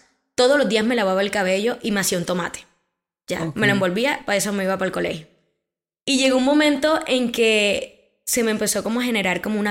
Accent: Galeras, Sucre, Colombia; toda mi infancia y gran parte de mi niñez, de mi adolescencia, lo viví en Galeras.

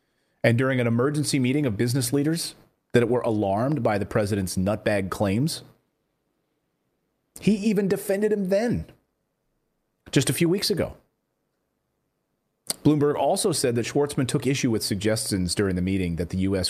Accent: Pennsylvania, United States; Like in Pennsylvania, my home state, for instance

